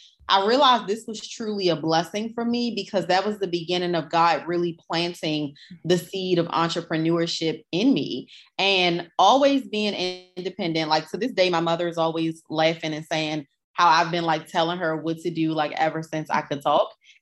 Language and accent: English; Baltimore, Maryland, United States; I grew up in West Baltimore and I grew up not at all surrounded by entrepreneurship.